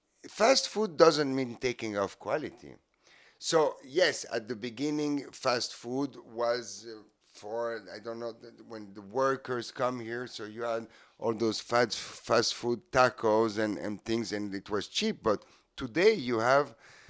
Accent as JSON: {"language": "English", "country": "Switzerland", "tie": "born or raised there", "said": "Yes, I was raised in Switzerland because I was in exile, like you said."}